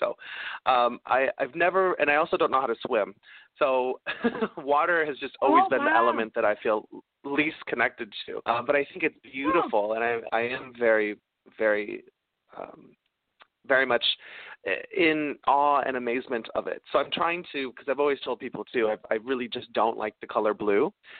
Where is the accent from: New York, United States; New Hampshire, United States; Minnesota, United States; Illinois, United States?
Illinois, United States; Park Forest; I was born in Harvey and I grew up in Park Forest, which is about an hour south of the city.